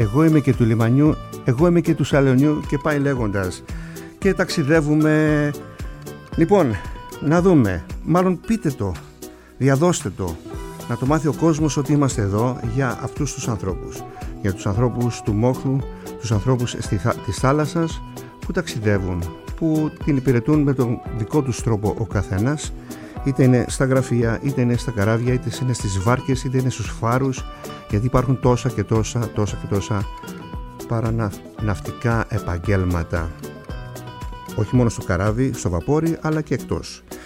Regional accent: Kasos, South Aegean, Greece; από το νησί μου την Κάσο

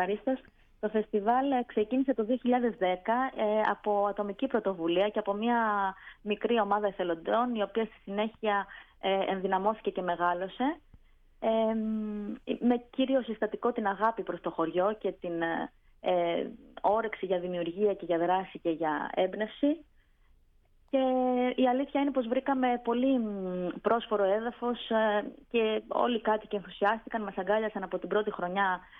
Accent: Marpissa, South Aegean, Greece; Είμαι και από τη Μάρπισσα, ακριβώς.

